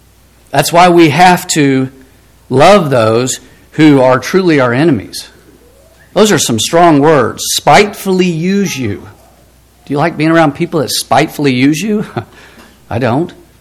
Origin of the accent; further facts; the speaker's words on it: Nixa, Missouri, United States; But growing up in Nixa, we lived in a neighborhood.